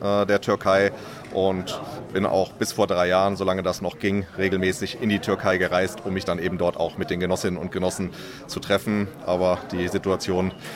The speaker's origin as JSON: {"language": "German", "region": "Berlin", "country": "Germany", "said": "ich komme aus Berlin"}